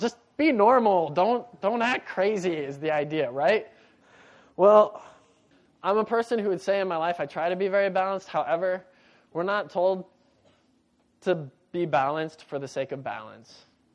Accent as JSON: {"language": "English", "country": "United States", "said": "I'm an American. And as a little boy, I think a lot of American little boys want to be a cowboy."}